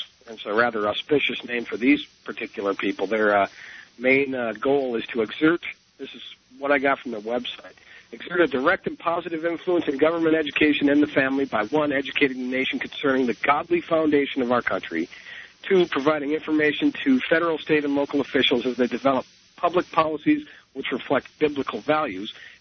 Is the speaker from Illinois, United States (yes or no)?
no; Minnesota, United States; because I'm from Minnesota, and that's the mini Bible Belt up there, let me tell you.